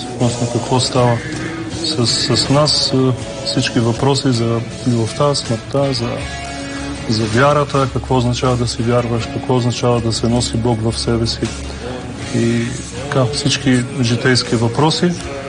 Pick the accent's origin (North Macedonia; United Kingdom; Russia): North Macedonia; Bitola, Pelagonia; Bulgarian is a second language; понеже съм от Битола